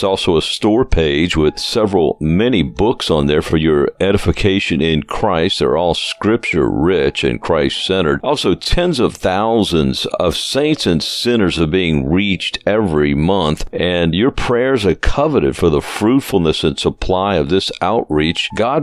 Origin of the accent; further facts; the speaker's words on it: Louisiana, United States; I'm from Louisiana and love to cook.